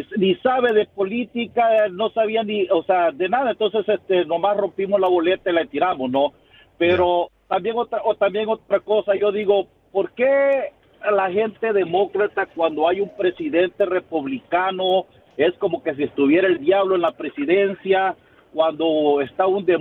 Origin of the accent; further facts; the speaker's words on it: Los Angeles, California, United States; yo soy de Los Ángeles, pero como manejo un camión y a veces estoy en Long Beach, a veces estoy en Perry.